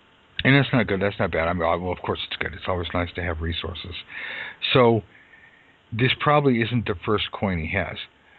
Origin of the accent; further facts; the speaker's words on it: United States; Okay, that's okay. I'm from America. I vote red, white, and blue.